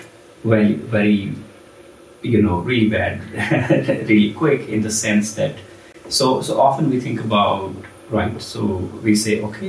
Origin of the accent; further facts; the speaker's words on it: Pakistan; I say this because I'm from Pakistan